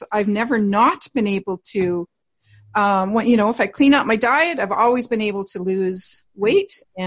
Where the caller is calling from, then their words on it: Alberta, Canada; Well, I'm in central Alberta in Canada.